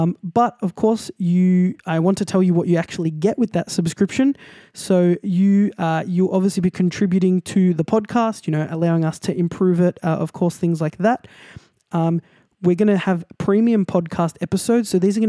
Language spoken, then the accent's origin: English; Australia; You know, we are from Australia, you know, we're a smaller country